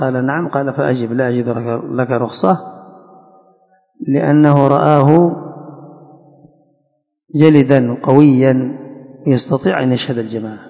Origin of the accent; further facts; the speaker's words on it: Yemen; وبعضهم يسميها هريش أو ذلك عندنا في اليمن